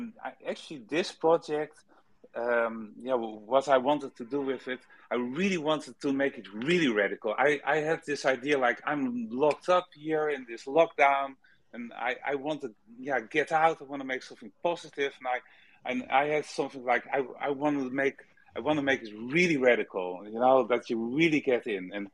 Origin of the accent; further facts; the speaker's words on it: Netherlands; English is a second language; also born or lived in Los Angeles, United States; I'm from Holland, you know, Netherlands. Netherlands, you know, it's all man-made, man-touched.